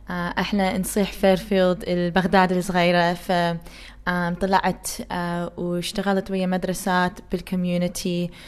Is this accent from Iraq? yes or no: yes; Iraq; now in Australia; العائلة مالتي احنا طلعنا من العراق بال91 وجينا للأستراليا بال94, فاحنا عايشين هنا فد 25 سنة.